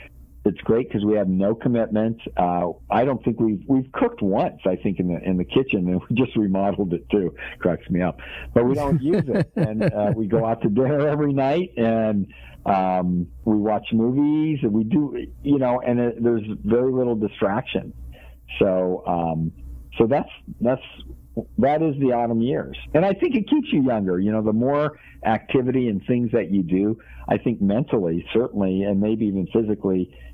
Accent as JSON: {"language": "English", "town": "Monterey Park", "region": "California", "country": "United States", "tie": "born or raised there", "also_born_or_lived": "Pasadena", "said": "I grew up in Monterey Park, moved to San Marino early on in our marriage. Then we moved to Orange County, and that's it."}